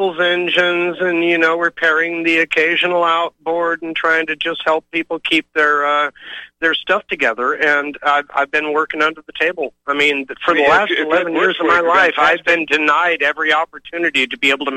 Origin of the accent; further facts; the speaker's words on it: Ontario, Oregon, United States; born there; now in California, United States; Well, actually, I was born in Ontario, Oregon, but I'm living in California now